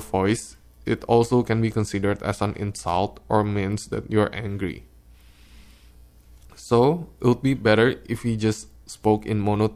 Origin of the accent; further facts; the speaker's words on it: Indonesia; English is a second language; So basically I was born and raised in Indonesia, which is located in the Southeast Asia